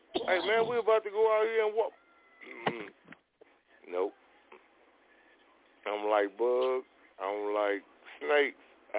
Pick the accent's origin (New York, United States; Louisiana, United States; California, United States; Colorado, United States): California, United States; born there; I'm glad that I was born in California.